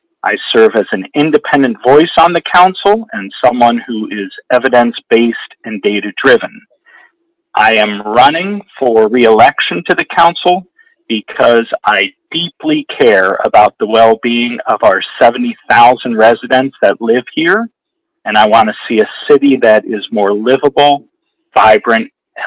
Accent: Bethesda, Maryland, United States; now in Decatur, United States; I grew up in Bethesda, Maryland, and spent time in Ohio and Mississippi, Iowa, North Dakota, and Illinois, and I have lived in Decatur since 2005.

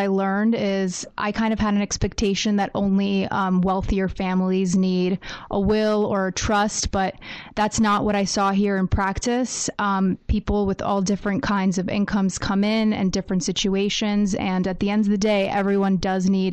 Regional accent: Brooklyn, New York, United States; So I grew up and I was born in Brooklyn. I still live here.

